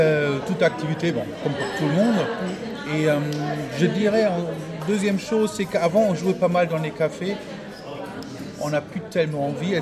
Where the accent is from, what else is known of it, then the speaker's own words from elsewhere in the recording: Germany; Oui, je suis de l'Allemagne de l'Ouest.